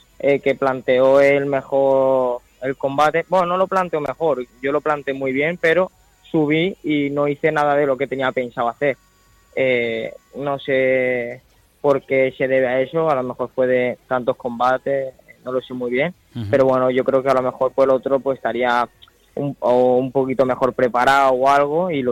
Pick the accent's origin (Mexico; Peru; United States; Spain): Spain; poder hacer historia siendo el primer español en conseguir una medalla de oro en los Juegos Olímpicos